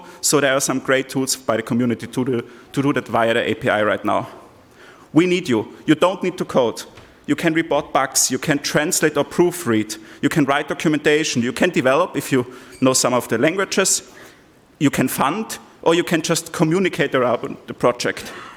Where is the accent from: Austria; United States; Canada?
Austria; I'm from Austria